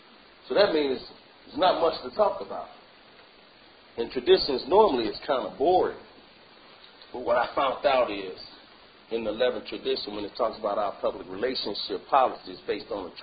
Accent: Chicago, Illinois, United States; I didn't know nobody because I was from Chicago.

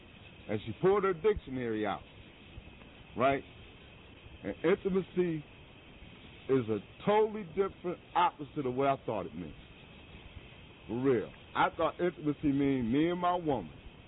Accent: Buffalo, New York, United States; I'm from the Western New York area, Buffalo, New York, straight out of the Fruit Belt. I was born in the 50s, raised in the 60s, and I came out in the 70s.

